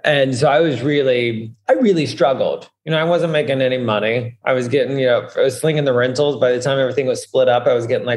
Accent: the South, United States; now in New York, United States; You know, I'm from the South and wanted to get out of the South, and, you know, was not a place of happiness or comfort for me.

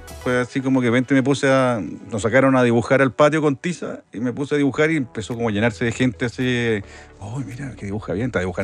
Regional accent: Santiago, Santiago Metropolitan Region, Chile; Soy de Santiago.

